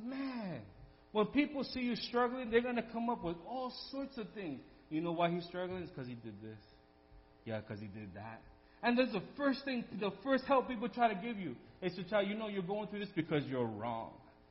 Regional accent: New York, United States; But, you know, sometimes I'm from New York, so, you know, sometimes I can't keep that under control.

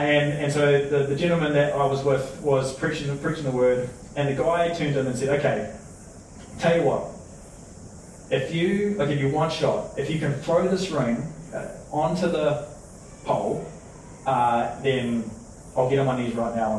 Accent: Waikato, New Zealand; He'd moved up to this area. We're from the Waikato originally.

